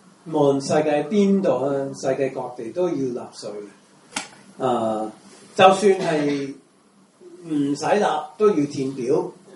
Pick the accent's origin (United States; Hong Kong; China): United States; 我喺美國，我係美國人咧，大家睇我樣子知道我咪中國人。